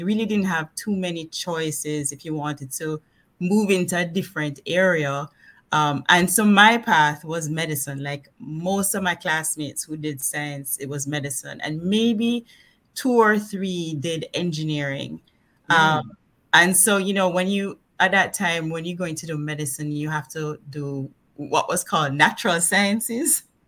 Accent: Kingston, Jamaica; also born or lived in Spanish Town; So I was born in Kingston, and I went to school in Kingston, but when I was about four, my parents moved to Spanish Town. So, we moved back and forth between Spanish Town and Kingston because all of my schooling was in Kingston.

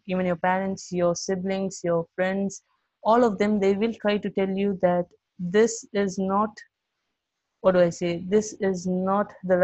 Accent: Chennai, Tamil Nadu, India; Yeah, I'm from Chennai. So, Chennai, South Tamil Nadu, right?

